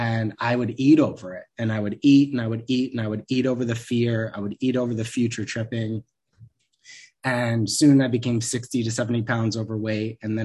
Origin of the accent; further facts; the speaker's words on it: New York, United States; I grew up in New York, in a very perfect looking town, perfect looking everything on Long Island.